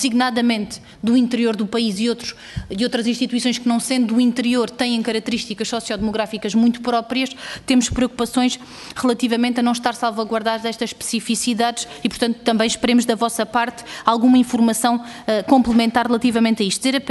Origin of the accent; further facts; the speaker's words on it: Alentejo, Portugal; Eu, como sou alentejana, também conheço o que são as sordas